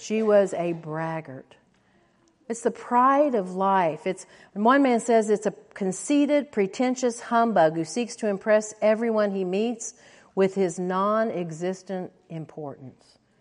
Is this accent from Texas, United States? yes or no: no; Tulsa, Oklahoma, United States; In fact, in my hometown in Tulsa, Oklahoma, I was driving one day